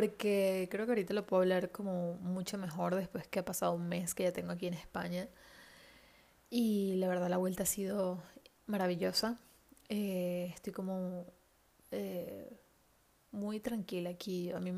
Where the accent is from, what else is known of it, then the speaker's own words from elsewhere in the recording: Puerto Ordaz, Bolívar, Venezuela; yo soy de Puerto Ordaz, de otra ciudad que está como a 8 horas en avión de... 8 horas en avión, ¿no? 8 horas en carro de Caracas, de la capital.